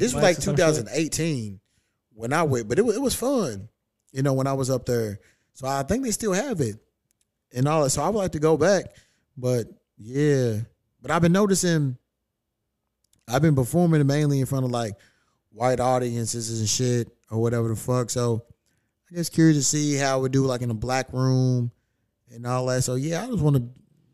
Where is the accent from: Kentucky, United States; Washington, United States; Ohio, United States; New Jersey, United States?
Kentucky, United States; Louisville; My hometown in a couple weeks. I got to hit up. Yeah, because I did some shit at the Comedy Caravan. But I want to hit up, what's that place called? The Louisville Comedy Club.